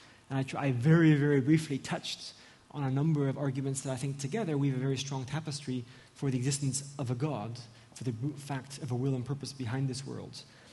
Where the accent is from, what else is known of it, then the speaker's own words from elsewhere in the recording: Gabon; when I was growing up in Gabon in Central Africa